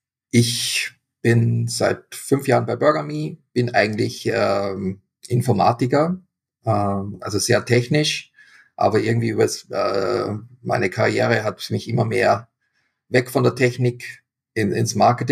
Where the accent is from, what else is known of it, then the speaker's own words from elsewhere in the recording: Austria; ich bin Österreicher. Ich spreche Italienisch.